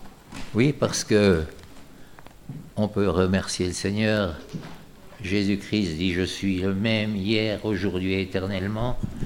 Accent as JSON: {"language": "French", "town": "Hérimoncourt", "region": "Bourgogne-Franche-Comté", "country": "France", "tie": "born or raised there", "said": "en pleine nuit, on a entendu les sirènes, on a filé dans les bois au-dessus de chez nous, à Hérimoncourt, pour se mettre à l'abri"}